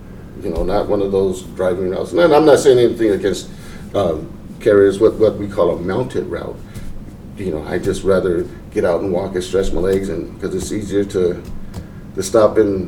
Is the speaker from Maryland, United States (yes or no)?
no; Portland, Oregon, United States; now in Vancouver, United States; Well, I was born and raised in Portland